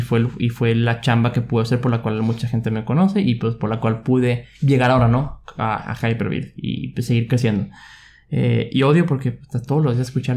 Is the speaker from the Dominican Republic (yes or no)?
no; Tamaulipas, Mexico; Yo soy ingeniero de Tamaulipas, Mataulipas, le decimos, ¿no? Y yo siempre, o sea, he querido como que ya salirme, o sea, como que mudarme de ahí y crecer, ¿no?